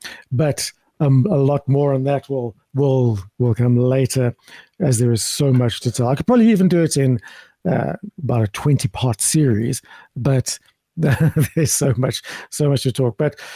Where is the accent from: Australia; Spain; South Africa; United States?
South Africa; I'm from South Africa.